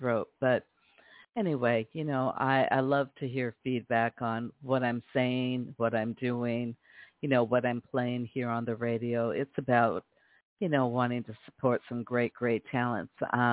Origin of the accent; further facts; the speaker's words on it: Seattle, Washington, United States; now in Las Vegas, United States; I like to play music that comes from my hometown in Seattle to here in Las Vegas, where I live, across the United States